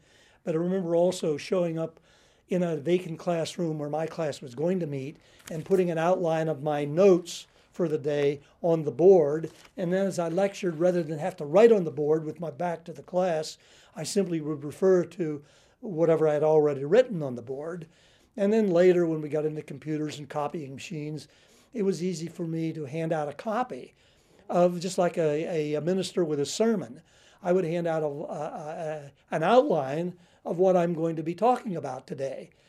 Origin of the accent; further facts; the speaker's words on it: Montoursville, Pennsylvania, United States; sold the homes, washed my hands, and came back to my hometown. That's the guy from Jersey's song, and Montoursville, my hometown, and we're happy there.